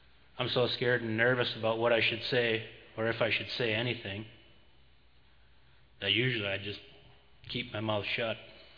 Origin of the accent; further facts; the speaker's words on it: Minnesota, United States; Like saying, Pastor Jerry and I come from Minnesota, so we're Minnesotans.